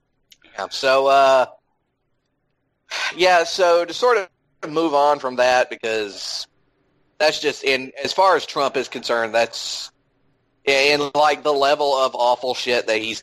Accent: Georgia, United States; whatever good citizen out there in my home state of Georgia, sweet Georgia, went out and attached a pair of googly eyes to a statue of Nathaniel Green.

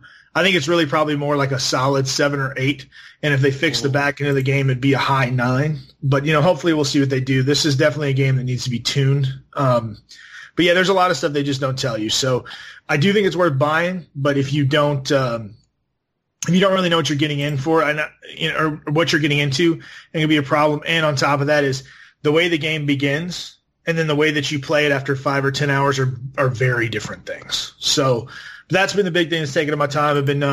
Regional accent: Georgia, United States; Right, and so, I'm from Georgia. We don't have seasons here. It's hot as fuck all the time, or it's snowing.

